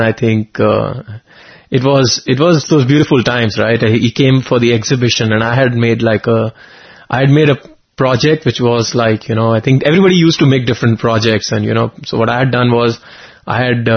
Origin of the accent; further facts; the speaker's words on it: Delhi, India; It was not easy from growing up in Delhi to suddenly coming to Parthi